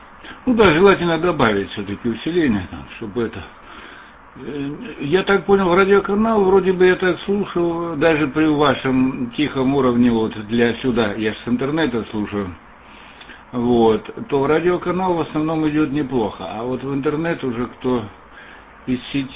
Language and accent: Russian; Pyatigorsk, Stavropol Krai, Russia; Пятигорск, так что я тоже с Северного Кавказа, такие дела.